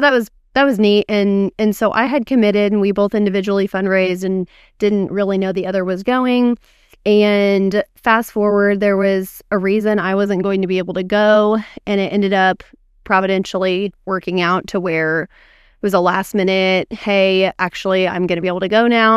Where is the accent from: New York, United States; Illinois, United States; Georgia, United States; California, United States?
Illinois, United States; Springfield; So I'm originally from Springfield area in Illinois, and I came to Southern Illinois University for my bachelor's degree in dental hygiene.